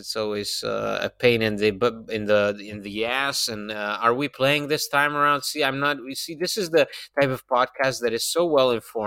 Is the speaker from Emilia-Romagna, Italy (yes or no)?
yes; Bologna, Emilia-Romagna, Italy; English is a second language; for people that are from outside Bologna, I'm from Bologna